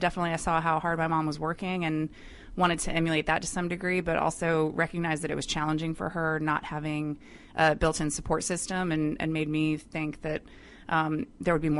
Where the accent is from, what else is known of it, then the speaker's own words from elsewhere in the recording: Niceville, Florida, United States; I am a military brat, but I grew up primarily in Northwest Florida in a small town called Niceville.